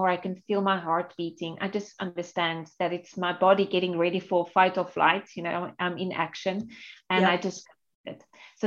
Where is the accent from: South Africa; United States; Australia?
South Africa; And I was also coming from English speaking South Africa into countries like, for example, Thailand, Vietnam, Indonesia